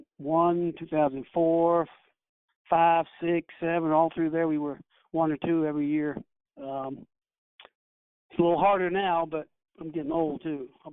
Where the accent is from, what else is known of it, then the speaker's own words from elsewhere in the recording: Kentucky, United States; I'm from Kentucky, so now when I was at Oak Hill 2 years.